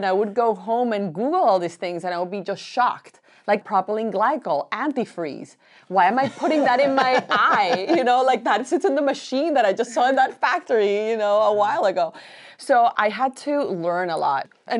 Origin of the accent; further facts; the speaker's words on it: Colombia; However, I am from Colombia and Latin women have like a very, a lot of appreciation for their beauty rituals.